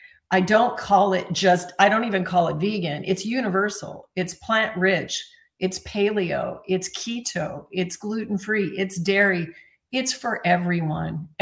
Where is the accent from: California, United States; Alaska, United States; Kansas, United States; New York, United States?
Alaska, United States; I was raised in Alaska, actually, on game meat. My dad was a hunter and a pilot.